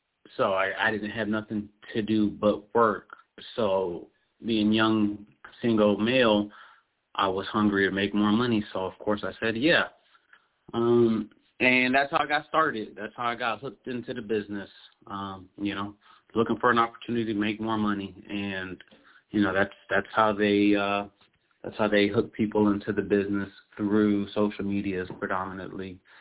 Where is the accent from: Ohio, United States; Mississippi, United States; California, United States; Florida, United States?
Ohio, United States; Cleveland; I am from Cleveland, Ohio, married.